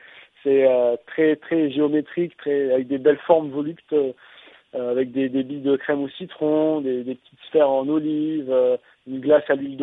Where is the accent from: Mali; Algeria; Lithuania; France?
France; Provence-Alpes-Côte d'Azur; born there; Un dessert qui représente ma région natale, la Provence, dont je suis fier